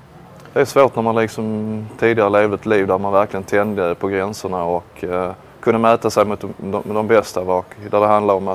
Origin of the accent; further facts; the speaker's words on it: Bjärred, Skåne, Sweden; jag växte upp i Bjärred, det är ett litet samhälle norr om Malmö